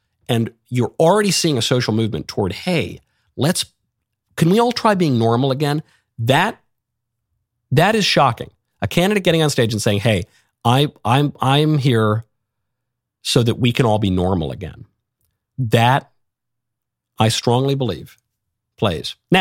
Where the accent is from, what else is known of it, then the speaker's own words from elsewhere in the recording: New York, United States; also born or lived in Los Angeles; I'm from New York, very liberal place. I went to a very radical left-wing school, and then I lived in LA, and I worked in show business.